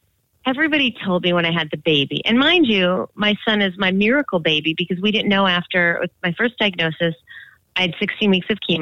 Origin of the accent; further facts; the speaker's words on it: Minneapolis, Minnesota, United States; So I, like you, am a Midwestern girl. I grew up in Minneapolis.